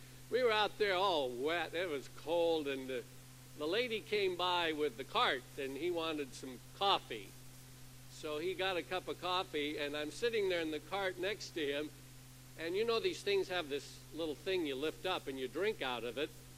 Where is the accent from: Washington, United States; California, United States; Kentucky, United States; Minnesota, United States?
Washington, United States; She was from Wisconsin and I was from Washington State.